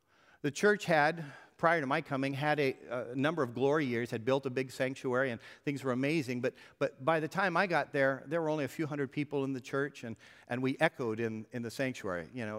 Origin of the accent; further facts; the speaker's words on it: California, United States; When we first came to town, many of you know, I came from California.